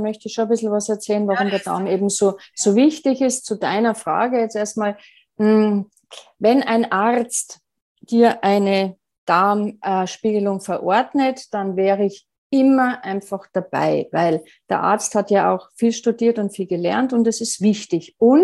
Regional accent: Bavaria, Germany; ich komme aus Bayern

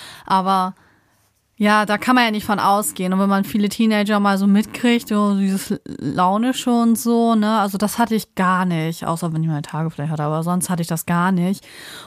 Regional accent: Lower Saxony, Germany; Ich komme ja eher aus der Nähe Hamburg, ne? Also ich habe ja zwischen Hamburg, Bremen, Hannover gewohnt. Bumm. Einmal in der Mitte, aber näher an Hamburg dran.

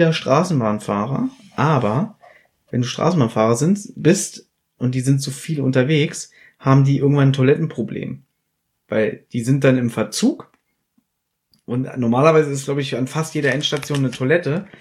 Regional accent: Berlin, Germany; Ich bin am Südstern aufgewachsen.

